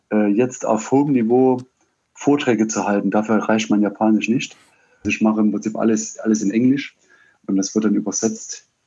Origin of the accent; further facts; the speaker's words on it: East Germany, Germany; Ich bin ja im Osten groß geworden